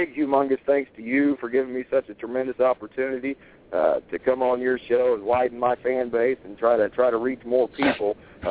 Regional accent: Hamilton, Ohio, United States; also born or lived in Gary, United States / South Bend, United States; I was born here actually in Hamilton, Ohio, and have been in this area most of my life.

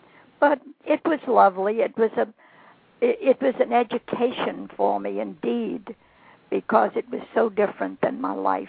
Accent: New Orleans, Louisiana, United States; now in Hammond, United States; I grew up in the big town of New Orleans, so I was born there.

